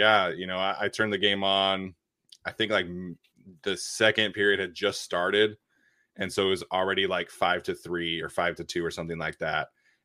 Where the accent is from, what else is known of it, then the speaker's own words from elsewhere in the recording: Salt Lake City, Utah, United States; Where I grew up in Salt Lake City, they have they used to be called the Salt Lake City Grizzlies.